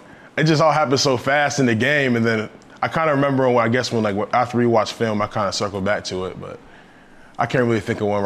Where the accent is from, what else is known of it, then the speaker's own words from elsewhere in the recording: Charlotte, North Carolina, United States; You know, I'm from Charlotte, so I have a lot of friends that go to state as well.